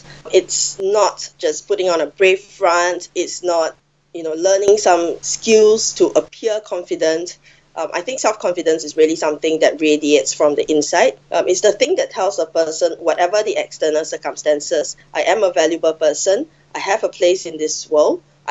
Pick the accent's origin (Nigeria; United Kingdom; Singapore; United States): Singapore; I am a Singaporean, Chinese-Singaporean